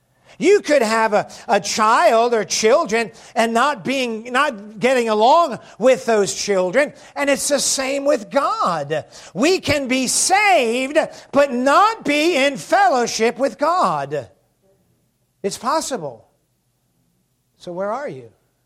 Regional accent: Baltimore, Maryland, United States; born there; When I was born in Baltimore, Maryland, 29 years ago, I began, just seeing if you're awake.

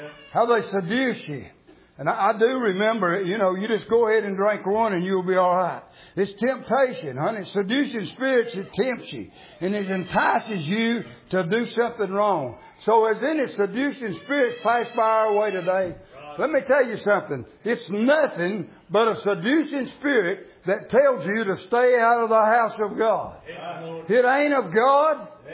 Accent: United States; I'm glad I live in a free country. I'm glad I'm born in a free country. I'm glad I'm an American.

